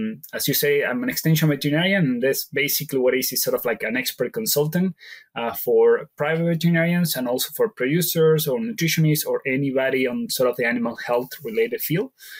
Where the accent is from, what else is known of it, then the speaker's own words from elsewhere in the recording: Argentina; English is a second language; I am originally from Argentina, so that is where the strong accent came from.